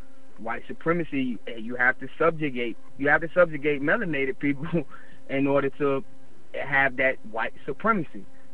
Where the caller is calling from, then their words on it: Florida, United States; from South Florida.